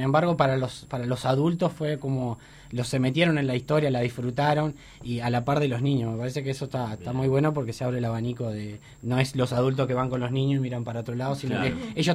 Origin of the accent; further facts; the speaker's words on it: Montevideo, Uruguay; Y él es del interior, pero yo soy acá de Montevideo.